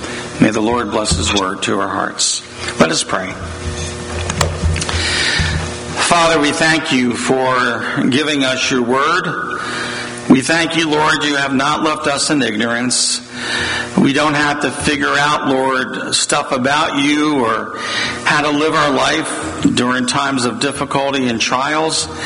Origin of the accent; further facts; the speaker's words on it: Philadelphia, Pennsylvania, United States; You know, the neighborhood I grew up in Tacony, my great nephew bought my parents' house after they passed